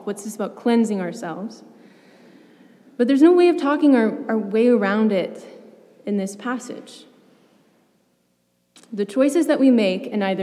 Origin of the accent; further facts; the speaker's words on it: Indianapolis, Indiana, United States; And now, I grew up in Indianapolis.